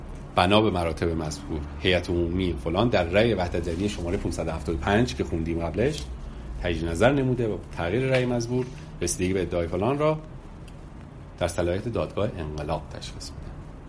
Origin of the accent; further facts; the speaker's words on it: Iran; باب ما ایرانیام که قربونش برم فقط کافیه حفره پیدا کنیم